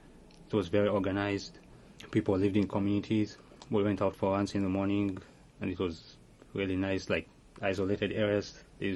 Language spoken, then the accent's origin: English; Ethiopia; now in Philadelphia, United States; I'm originally from Ethiopia. My parents are from two different countries, Eritrea and Ethiopia. They used to be one country, but they split at some point. And that's partly the reason for why we became refugees.